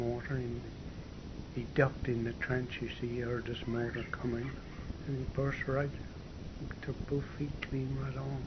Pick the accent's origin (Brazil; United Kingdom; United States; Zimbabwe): United Kingdom; England; I said, "I'm fighting for my country and I'm English."